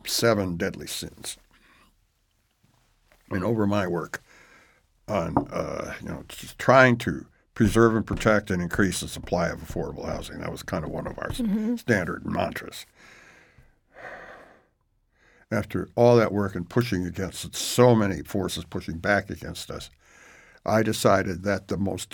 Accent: Detroit, Michigan, United States; He went to a high school in Detroit, which was, I grew up in Detroit.

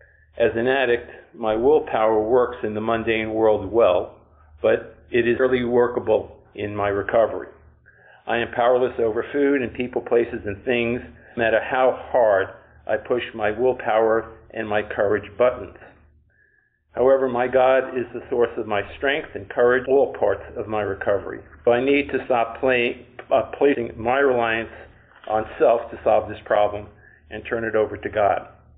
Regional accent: New York, United States; grateful recovered compulsive overeater. I'm from New York, and I have 23 years on winter.

